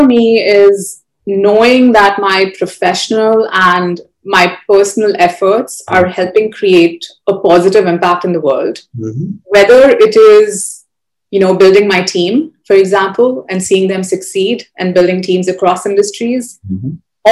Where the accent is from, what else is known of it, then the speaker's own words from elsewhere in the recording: India; like growing up in India, I think because of the way the school system is